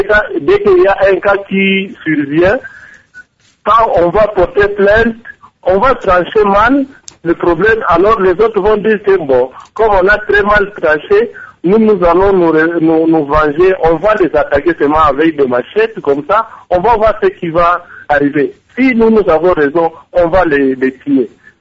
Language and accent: French; Katanga, DR Congo; Mais moi, je suis sur Katanga, je suis originaire du territoire de Congo.